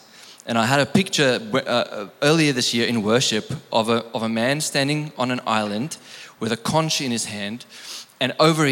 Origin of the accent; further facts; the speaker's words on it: South Africa; I'm also a bit of a blend, so forgive me if I bring my South Africanness. Don't forgive me for being, I'm proudly South African.